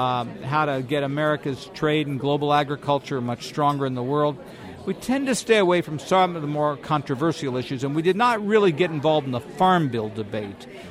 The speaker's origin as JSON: {"language": "English", "town": "Wichita", "region": "Kansas", "country": "United States", "said": "I was from Wichita"}